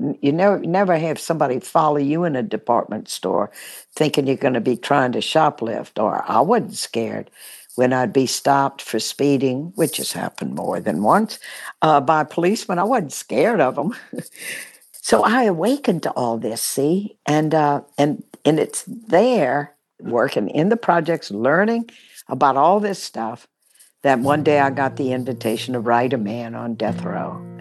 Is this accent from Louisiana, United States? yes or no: yes; Baton Rouge, Louisiana, United States; began to serve African-American people who were my servants all while I was growing up in Baton Rouge.